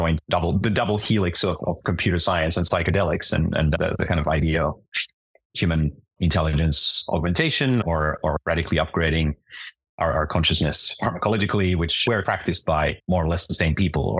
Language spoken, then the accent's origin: English; Finland; when I was growing up in Finland